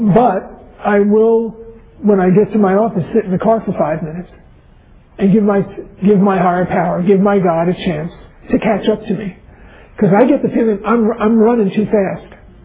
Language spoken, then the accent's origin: English; New York City, New York, United States; I was born and raised in New York City.